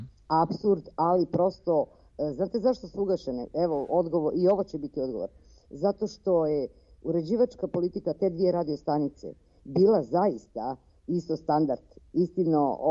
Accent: Herzegovina, Bosnia & Herzegovina; ja sam ipak Hercegovka jednim dijelom

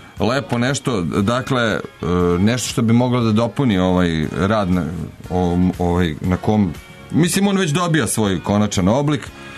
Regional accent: Rakovica, Belgrade, Serbia; rođena sam u ovom u Rakovici. Odrasla sam i nikla u Rakovici.

